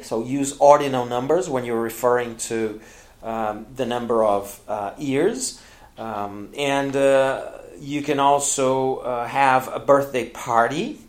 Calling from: Porto Alegre, Rio Grande do Sul, Brazil

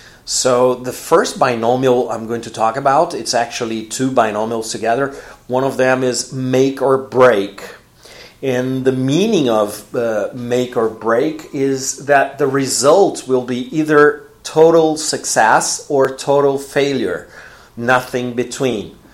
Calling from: Porto Alegre, Rio Grande do Sul, Brazil; English is a second language

